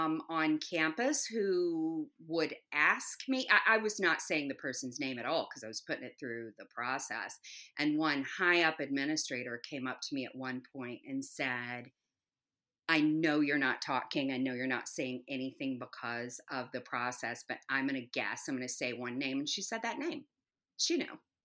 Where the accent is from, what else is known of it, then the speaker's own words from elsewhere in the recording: Louisville, Kentucky, United States; coming home to Louisville, Kentucky. I started at my hometown institution, University of Louisville